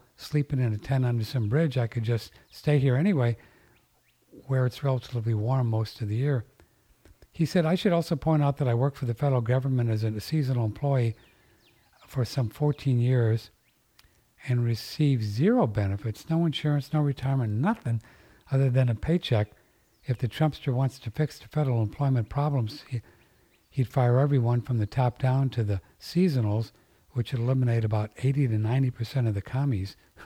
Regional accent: California, United States; I was born in California and lived here all my life over the past 60 years. I'm 71 now.

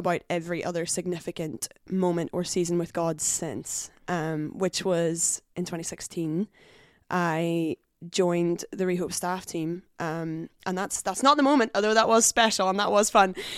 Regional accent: Northern Ireland, United Kingdom; moved away as an adult; now in Glasgow, United Kingdom; I'm excited to be on the podcast. It's fun to be on the other side for sure. I'm from Northern Ireland originally, grew up there, moved to Glasgow in 2010 to go to university at the University of Glasgow.

